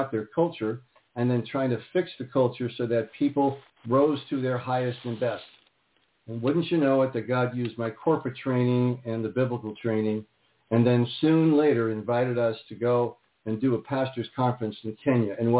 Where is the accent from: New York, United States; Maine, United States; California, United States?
California, United States; at least for me and the environment that I was raised in here in Southern California